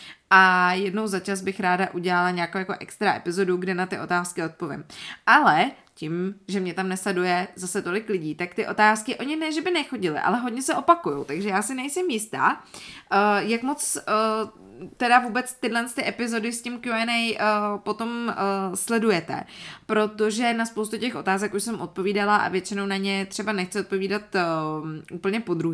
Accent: Karlovy Vary, Karlovy Vary Region, Czechia; now in Prague, Czechia; Já jsem původem z Karlových Varů

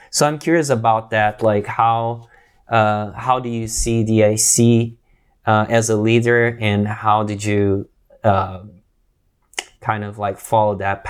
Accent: Brazil; born there; English is a second language; I'm also like mixed cultured person. My father is Japanese, but I was born in Brazil. My mother is Native American, I would say, Native Latin American.

